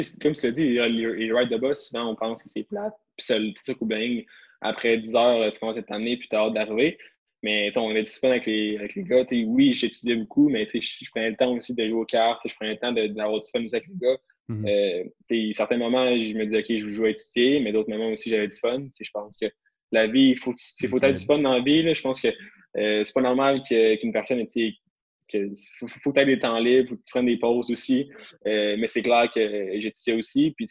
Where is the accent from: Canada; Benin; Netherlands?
Canada; Quebec City, Quebec; moi, je viens de Québec.